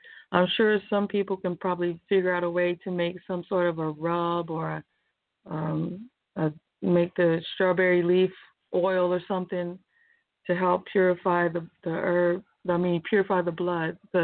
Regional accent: St. George, Utah, United States; I remember when I was growing up in St. George, Miss Utsi had a strawberry patch in her front yard.

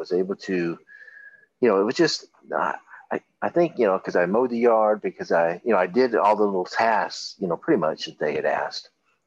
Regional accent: Texas, United States; I grew up in Texas, and so you know we had desert and all that kind of stuff

